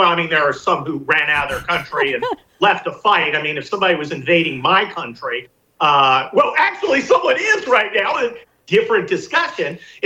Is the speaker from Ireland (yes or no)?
no; United States; I mean, but I'm American.